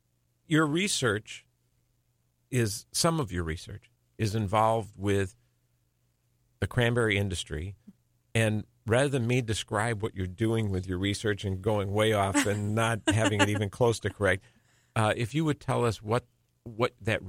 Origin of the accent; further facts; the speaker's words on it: Wisconsin, United States; So growing up in Wisconsin, I knew that we grew cranberries.